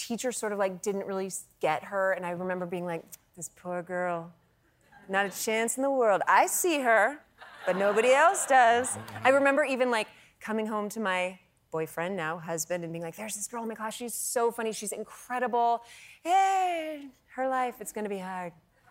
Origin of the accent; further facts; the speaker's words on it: California, United States; So I grew up in California.